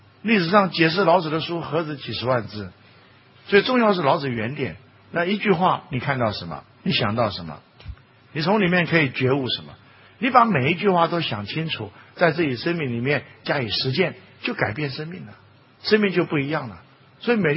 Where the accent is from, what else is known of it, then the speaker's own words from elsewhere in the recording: China; 我们中国人可以念得更多